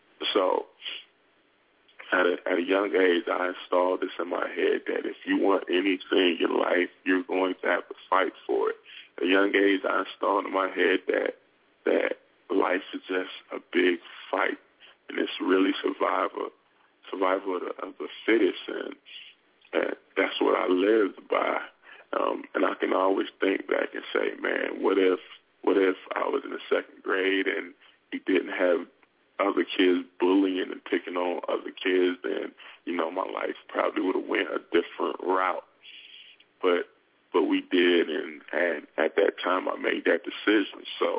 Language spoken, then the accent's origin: English; Raleigh, North Carolina, United States; being that I was from Africa, even though I was born in the city of Raleigh, even though I was growing up in the same hood, in the same bad neighborhood as the rest of my peers